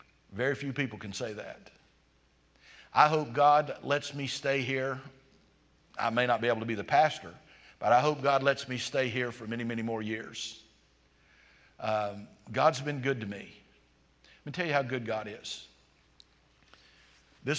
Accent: Jacksonville, Florida, United States; born there; I was born in Jacksonville, but I lived on a farm until I was five, and my mom remarried.

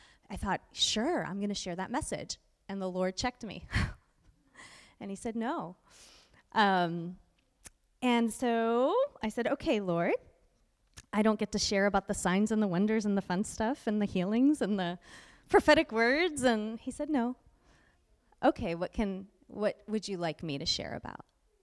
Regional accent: Italy; now in United States; I was here in Connecticut, which is my stomping ground. I came from Italy to Connecticut

